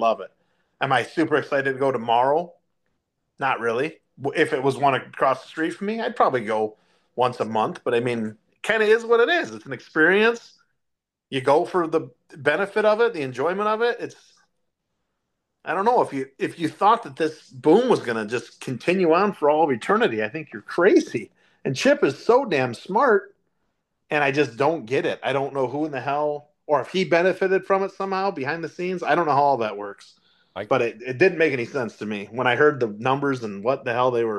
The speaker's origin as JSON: {"language": "English", "region": "Michigan", "country": "United States", "said": "I'm from West Michigan, so we're all pretty conservative here."}